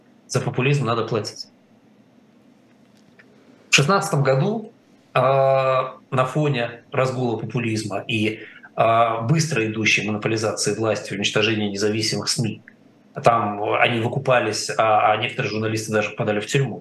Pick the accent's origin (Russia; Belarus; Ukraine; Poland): Russia; мы с вами выросли в России.